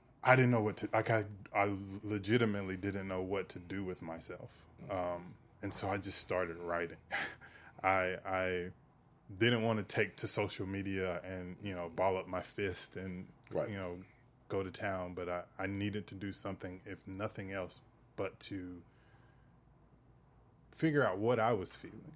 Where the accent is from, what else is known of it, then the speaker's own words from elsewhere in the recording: the South, United States; Because I come from the South.